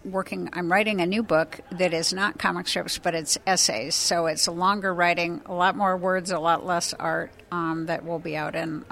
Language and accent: English; Michigan, United States; now in Dayton, United States; I was born in Dayton, and I spent the first developmentally critical 5 years of my life here. My family moved to Michigan when I started kindergarten, and then they moved back to Dayton when I was in college, and here I am.